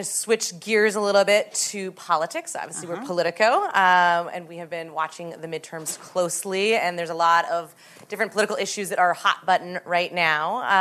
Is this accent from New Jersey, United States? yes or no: no; North Dakota, United States; You're from North Dakota. I'm from North Dakota. I grew up with hunting in my family.